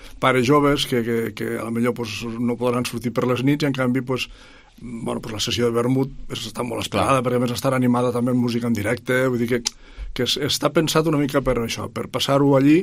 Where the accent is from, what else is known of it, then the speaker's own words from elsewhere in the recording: Lleida, Catalonia, Spain; estem parlant de que som tots de Lleida